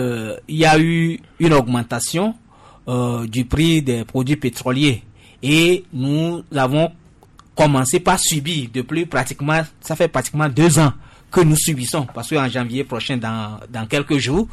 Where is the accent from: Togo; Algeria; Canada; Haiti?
Togo; cela n'a jamais été le cas chez nous au Togo